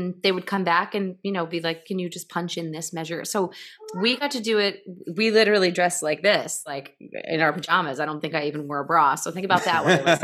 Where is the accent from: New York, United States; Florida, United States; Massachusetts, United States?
New York, United States; I grew up sort of in the Lower Hudson Valley, and a lot of like local history, a lot of like American Revolution stuff happened here